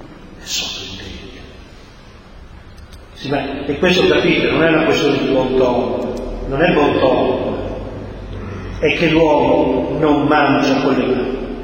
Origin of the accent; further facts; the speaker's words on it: Milan, Lombardy, Italy; born there; la mia famiglia è napoletana, io sono sudista, io sono nato a Milano, sono sudista.